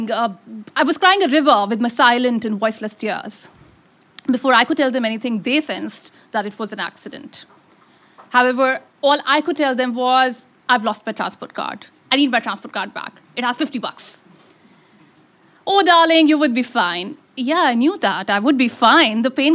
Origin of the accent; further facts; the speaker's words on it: Pakistan; I am from Pakistan, as you've already unkindly mentioned.